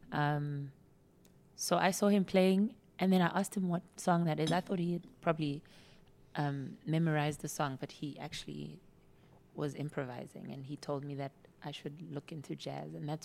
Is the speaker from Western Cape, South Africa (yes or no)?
no; Soshanguve, Gauteng, South Africa; In Soshanguve.